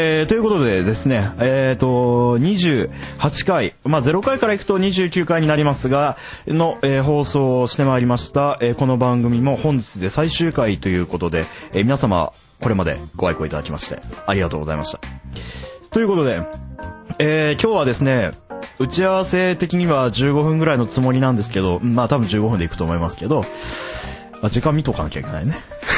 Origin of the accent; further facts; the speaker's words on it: Kyushu, Japan; 生粋の九州男児である私